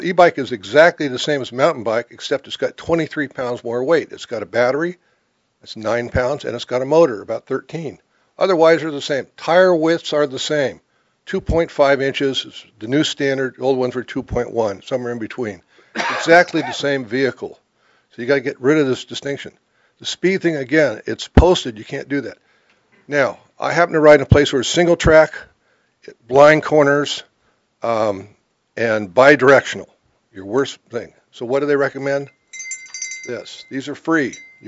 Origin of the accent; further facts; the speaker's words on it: Larkspur, California, United States; We grew up in Larkspur, Baltimore Canyon.